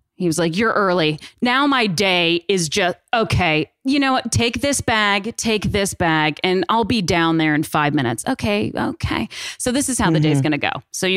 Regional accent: Atlanta, Georgia, United States; growing up, born and raised in Atlanta and then, you know, leaving and coming back still, I think it's sort of the perfect meld of the South, perfect meld of a big city.

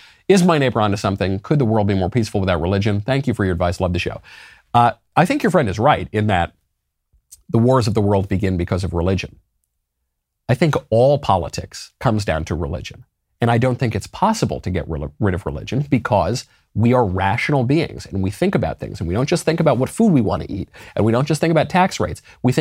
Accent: New York, United States; also born or lived in Los Angeles, United States; Before that, I lived in LA. I moved all the way. I'm from New York. I lived in LA. I moved as far away from New York as you can within the continental United States.

